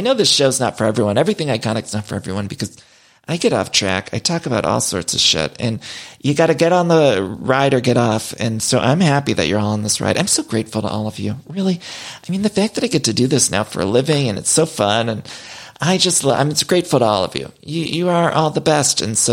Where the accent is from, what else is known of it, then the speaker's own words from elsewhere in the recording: Solon, Ohio, United States; Growing up, we always had this one place nearby back in my hometown of Solon, Ohio.